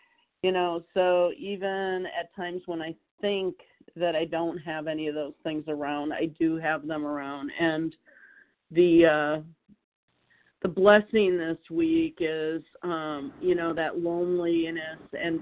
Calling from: Minnesota, United States; I'm calling from Minnesota.

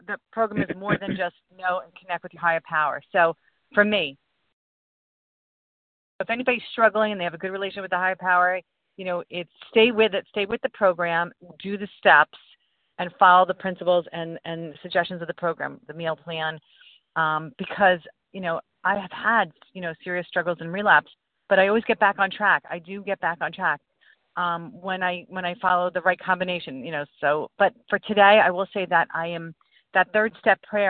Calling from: New Jersey, United States; I'm calling from Central Jersey.

